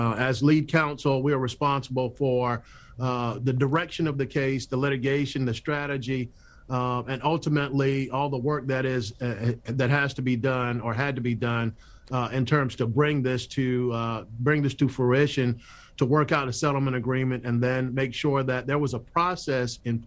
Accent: Florida, United States; also born or lived in Panama; growing up in Florida and coming to this country from Panama, I knew nothing about the plight of these Black farmers.

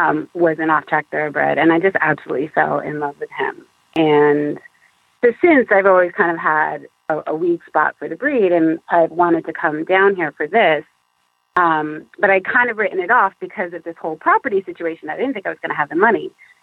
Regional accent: New York, United States; New York.

